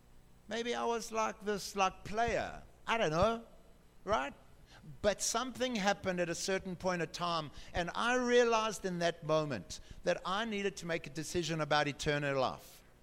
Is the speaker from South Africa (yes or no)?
yes; Durban, KwaZulu-Natal, South Africa; oh, I was born in Durban and grew up on the coast overlooking the sea at Anstey's Beach, and I used to run up and down to Brighton Beach every afternoon to get fit for rugby